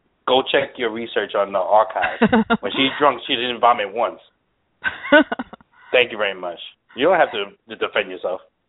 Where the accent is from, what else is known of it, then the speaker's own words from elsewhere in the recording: Brooklyn, New York, United States; born there; Anybody doesn't know, I was born in Brooklyn.